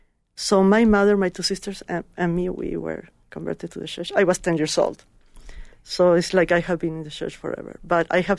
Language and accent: English; Chile; also born or lived in Argentina / Brazil; I'm from Chile. I have lived in Argentina and Brazil